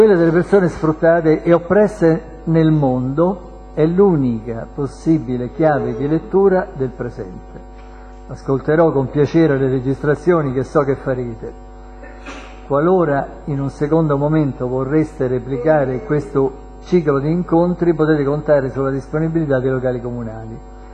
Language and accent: Italian; Cerveteri, Lazio, Italy; io vengo da Cerveteri